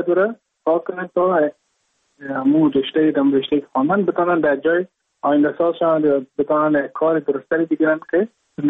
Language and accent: Persian; Mazar-i-Sharif, Balkh, Afghanistan; now in Goa, India